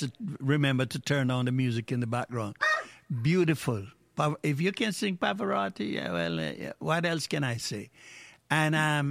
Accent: Jamaica; I'm a little bit biased. Being a Jamaican, this is why I was playing it longer, but it's beautiful.

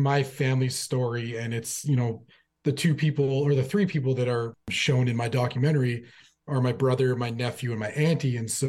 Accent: Fort McMurray, Alberta, Canada; now in Edmonton, Canada; I'm originally from Fort McMurray, Alberta, currently living in Edmonton.

